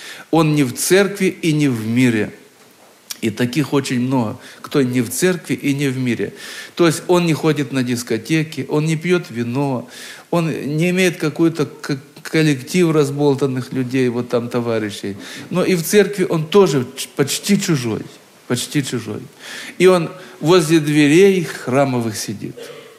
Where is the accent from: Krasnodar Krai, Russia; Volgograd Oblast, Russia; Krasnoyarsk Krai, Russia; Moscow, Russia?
Krasnodar Krai, Russia; Мое детство прошло на Кубани, в одной станице, в старом доме. Этот дом и сейчас стоит, дом предельно старый, ему уже, наверное, 150 лет.